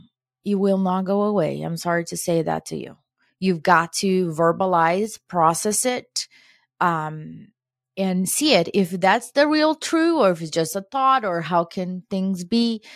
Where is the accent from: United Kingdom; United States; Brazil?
Brazil; I was born and raised in Brazil.